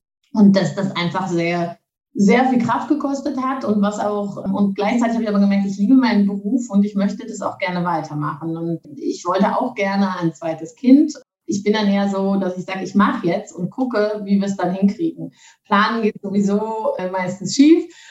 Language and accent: German; Rhineland, Germany; moved away as an adult; also born or lived in Netherlands; bin aber Deutsche, komme aus dem Rheinland ursprünglich und bin dann in die Niederlande gegangen fürs Studium